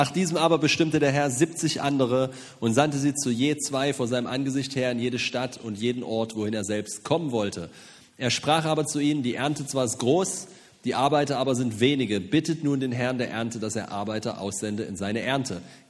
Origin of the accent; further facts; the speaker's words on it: Iran; Ich bin aus dem Iran.